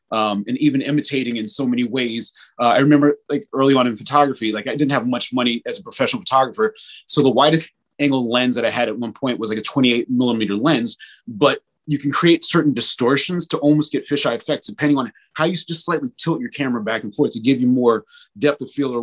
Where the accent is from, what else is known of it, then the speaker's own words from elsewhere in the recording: New Jersey, United States; And I'm like, I'm from Jersey. You can't tell me I can't get it done.